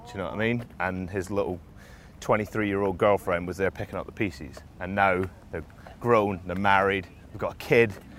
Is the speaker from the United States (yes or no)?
no; Edinburgh, Scotland, United Kingdom; I come from Edinburgh